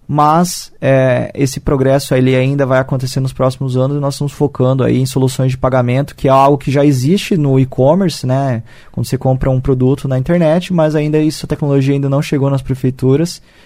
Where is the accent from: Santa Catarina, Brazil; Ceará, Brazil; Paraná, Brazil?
Paraná, Brazil; Cascavel; Eu sou de Cascavel sim, nasci aqui e tenho 32 anos. Morei aí praticamente minha vida toda aqui